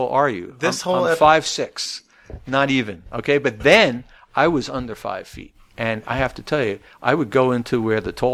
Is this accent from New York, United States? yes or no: yes; Brooklyn, New York, United States; But growing up in Brooklyn was fine. You know, when you, wherever it is that you grow up, that's the norm.